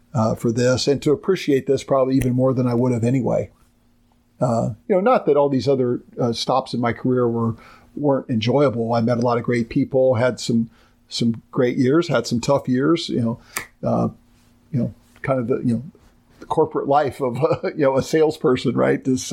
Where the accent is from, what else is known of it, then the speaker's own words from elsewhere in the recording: Dayton, Ohio, United States; as I mentioned, I grew up in Dayton